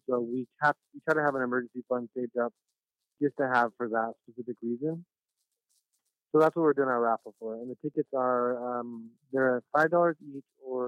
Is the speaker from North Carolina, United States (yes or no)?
no; Hoopa, California, United States; But yeah, we're all from Hoopa. We're local here. We all grew up here.